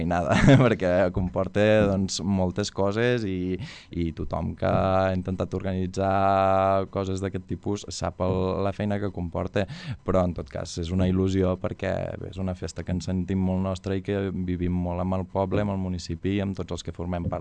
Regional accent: Catalonia, Spain; ja no només com a catalans

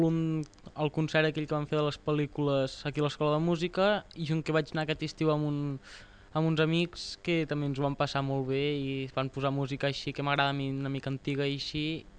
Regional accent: Vimbodí, Catalonia, Spain; vinc de Vimbodí, vaig a l'institut aquí a l'Espluga

